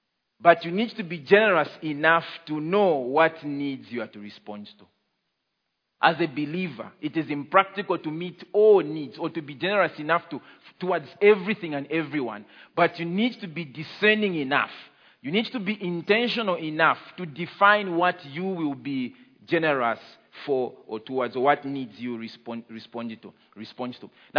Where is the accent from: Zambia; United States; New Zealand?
Zambia; Copperbelt; English is a second language; It's not my language. I'm Tonga, but I grew up in the Copper Belt, so I speak more Bemba.